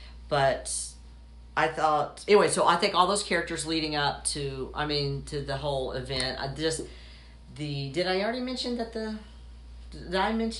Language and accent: English; Atlanta, Georgia, United States; because I grew up in Atlanta, and I never heard anything negative about the Jewish community.